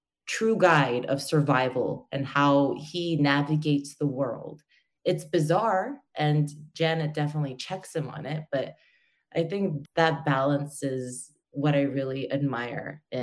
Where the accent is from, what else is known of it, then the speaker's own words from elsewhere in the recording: Canada; In North America, in Canada, I'm from Canada